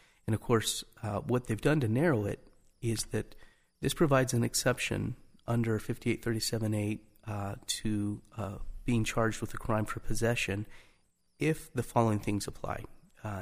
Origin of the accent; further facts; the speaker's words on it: Arizona, United States; I'm from Arizona, and boy, they drive slow down there.